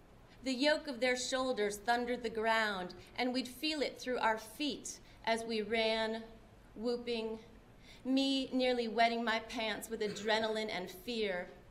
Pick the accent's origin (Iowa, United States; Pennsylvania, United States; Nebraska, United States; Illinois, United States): Illinois, United States; now in Oxford, United States; I'm from Illinois, although I live in Oxford, Mississippi now, and this poem is about something that we sometimes did growing up there.